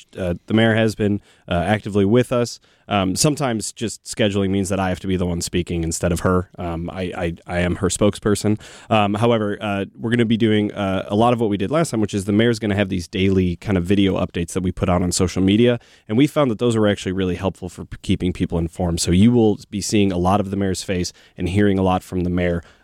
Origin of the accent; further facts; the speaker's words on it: Chicago, Illinois, United States; so I'm originally from Chicago. In Chicago, there's an ordinance on the books that says you have to park on one side of the street during those winter months.